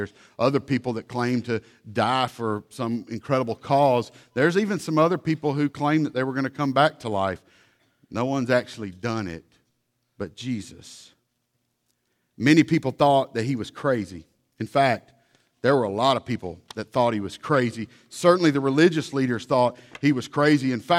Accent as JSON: {"language": "English", "town": "Hurley", "country": "United States", "tie": "born or raised there", "said": "We grew up in Hurley. We started driving at the age of 12, I think, you know."}